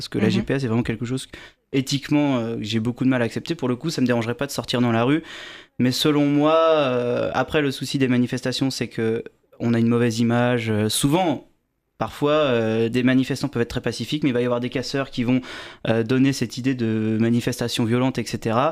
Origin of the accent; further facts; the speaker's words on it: Montargis, Centre-Val de Loire, France; à Montargis, du coup, là d'où je viens, là où j'étais au lycée.